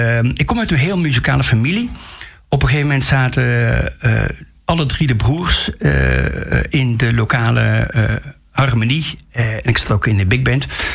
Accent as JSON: {"language": "Dutch", "town": "Schijndel", "region": "North Brabant", "country": "Netherlands", "tie": "born or raised there", "said": "toen was er heus wel een best wel goede platenzaak in het dorp waar ik opgegroeid ben, in Schijndel."}